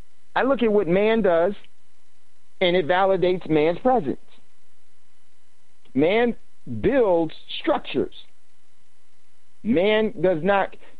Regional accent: New Jersey, United States; In my home, in Jersey?

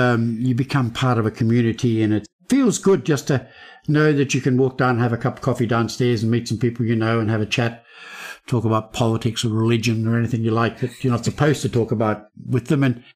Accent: Melbourne, Victoria, Australia; I grew up in Melbourne, so Melbourne was the choice

